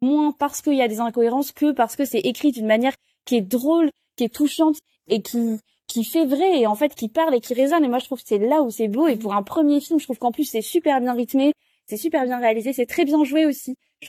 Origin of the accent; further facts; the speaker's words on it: Montélimar, Auvergne-Rhône-Alpes, France; Parce que je viens de Montélimar, donc j'ai un peu de la campagne, moi aussi.